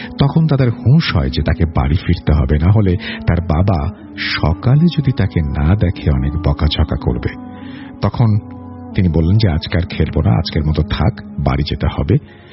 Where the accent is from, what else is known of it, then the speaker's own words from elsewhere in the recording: Daulatpur, Khulna Division, Bangladesh; now in Dhaka, Bangladesh; বর্তমান ঠিকানা মিরপুর, পীরেরবাগ, 60 ফিট, ঢাকা। আমার গ্রামের বাড়ি কুষ্টিয়া জেলার দৌলতপুর থানার বাহিরমাদি সদরঘাট গ্রামে।